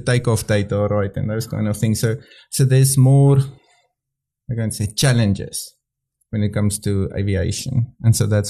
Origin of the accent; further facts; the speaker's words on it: Bloemfontein, Free State, South Africa; if I grew up in Bloemfontein, here on the edge of the desert